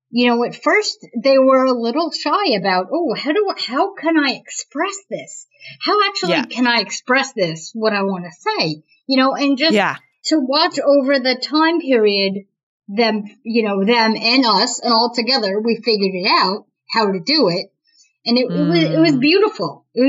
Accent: New Jersey, United States; now in Boston, United States; So I live in Boston now. I've been here for 2 years, but I was from New Jersey, which is about an hour south of New York City.

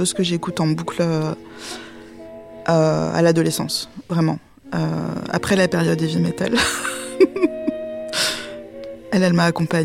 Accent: Annecy, Auvergne-Rhône-Alpes, France; Alors moi j'ai grandi en Haute-Savoie à Annecy

